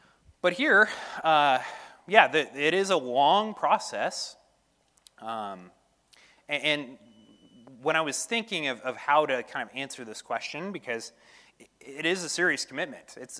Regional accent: Edmond, Oklahoma, United States; I'm born and raised in Edmond, Oklahoma, on Covell and Bryant.

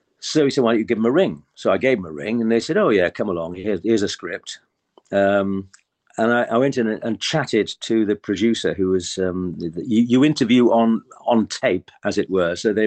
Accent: Yorkshire and the Humber, United Kingdom; I come from Northeast Yorkshire, so you can have that if you like.

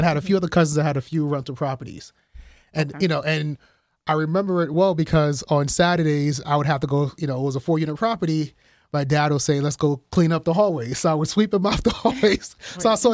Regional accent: Brooklyn, New York, United States; also born or lived in Guyana; now in Pennsylvania, United States; I'm from the Caribbean, from Guyana. I grew up in Brooklyn, New York, and then I've lived in Pennsylvania for probably over 10 years now.

